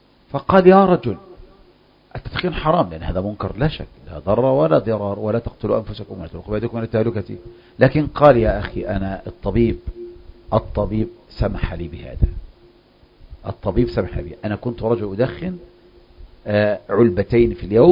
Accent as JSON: {"language": "Arabic", "country": "Egypt", "said": "ومثله عندنا في مصر، عندنا العملة إما ورقية ولا حديدية"}